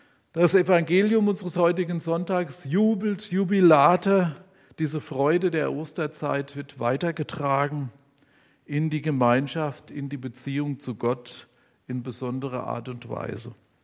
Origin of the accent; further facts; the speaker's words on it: Worms, Rhineland-Palatinate, Germany; Und ich komme auch aus Worms und mir ist diese Arbeit im Weinberg sehr vertraut